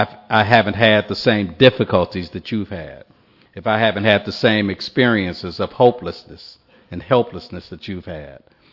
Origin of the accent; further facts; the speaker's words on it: Los Angeles, California, United States; born there; I was born on December the 7th, 1954, in Los Angeles, California, actually in a little suburban area of Los Angeles called Watts.